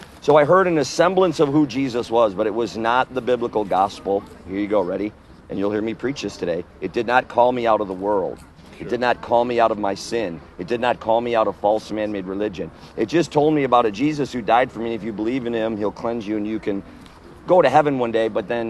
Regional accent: Wisconsin, United States; I grew up in northern Wisconsin.

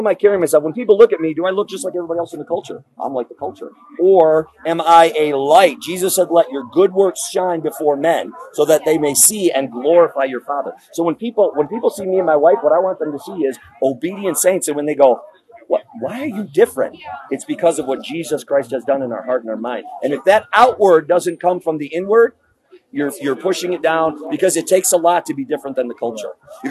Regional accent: Wisconsin, United States; We are originally from Wisconsin, but now we're van dwellers. We live in our van full time, support ourselves. We travel all over.

